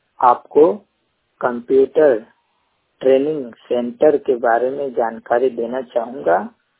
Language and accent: Hindi; Azamgarh, Uttar Pradesh, India; उत्तर प्रदेश वाराणसी में मेरा अध्ययन हुआ और मैं आजमगढ़ जिले से बिलोंग करता हूं और मैं टोटली ब्लाइंड हूं